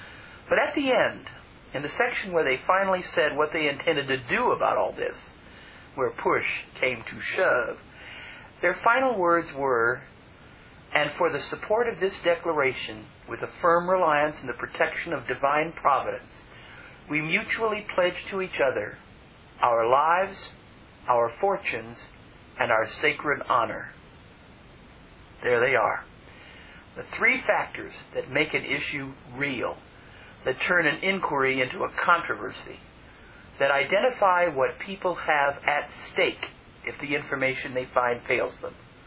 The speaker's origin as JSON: {"language": "English", "town": "Santa Monica", "region": "California", "country": "United States", "tie": "born or raised there", "said": "He suggested putting in the name of my hometown. When I entered Santa Monica, the system responded with a lovely display of relevant information on the city."}